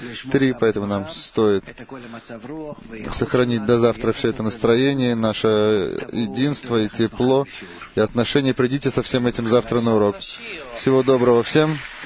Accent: Eilat, Southern District, Israel; Я из Эйлата.

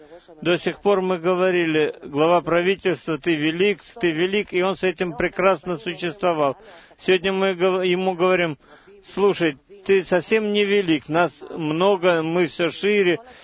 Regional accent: Ashdod, Southern District, Israel; Я из Ашдода. Я вас очень люблю, Ашдод.

